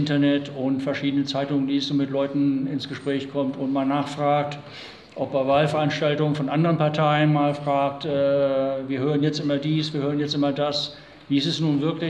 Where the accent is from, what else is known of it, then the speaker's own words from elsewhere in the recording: Wiesbaden, Hesse, Germany; Ich komme aus Wiesbaden, habe in Frankfurt kandidiert